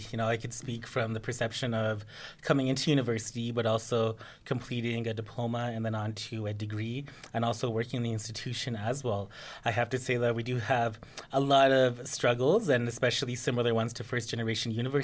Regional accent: Calgary, Alberta, Canada; I'm Stoney Nakoda, and I grew up in Calgary, the Northeast.

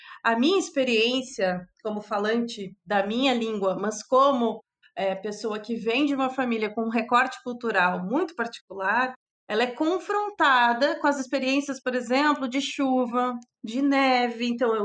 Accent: Porto Alegre, Rio Grande do Sul, Brazil; eu sou de Porto Alegre, antes que todo mundo pergunte de onde vem o meu sotaque engraçado.

